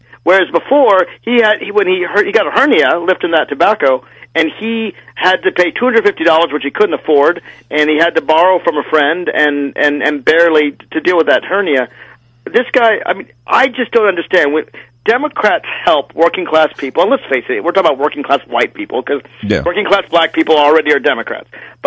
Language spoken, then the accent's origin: English; Virginia, United States; In my home state of Virginia, the Republicans in the legislature refuse the 100% coverage